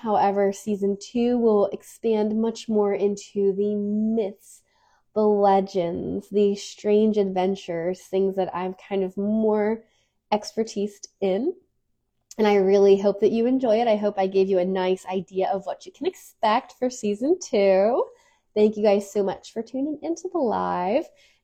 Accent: Richmond, Virginia, United States; We're going to have a fun historical walk through Richmond, Virginia, which is my hometown, which includes the Poe Museum.

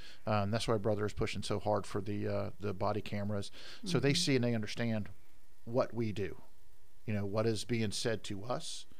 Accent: Pensacola, Florida, United States; Going back, let's say in the 70s, growing up in Pensacola was awesome. It's not a really small town, but it's got a real small town feel.

